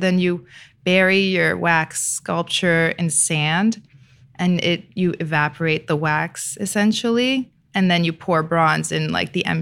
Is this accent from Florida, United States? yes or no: no; New York City, New York, United States; My mom is French, but I was born in New York.